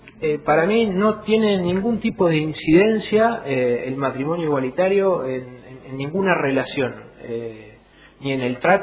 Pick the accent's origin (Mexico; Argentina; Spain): Argentina; Lomas de Zamora, Buenos Aires Province; En la familia en que yo me crié, y en el barrio en el que yo me crié, yo soy de Lomas